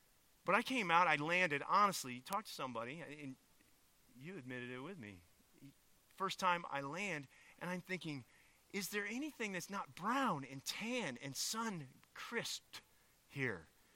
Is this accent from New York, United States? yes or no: no; Indiana, United States; I come from Indiana, out on the east.